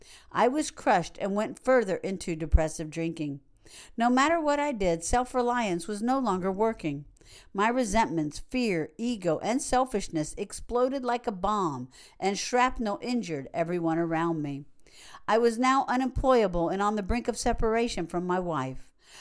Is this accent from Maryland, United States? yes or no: yes; Maryland, United States; moved away as an adult; I grew up in Maryland, where I lived for 51 years